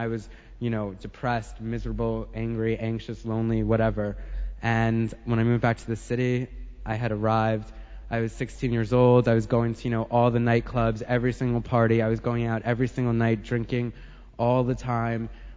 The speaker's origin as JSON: {"language": "English", "region": "New York", "country": "United States", "tie": "born there", "said": "I was born on the Upper East Side around the corner, and I was miserable from day one."}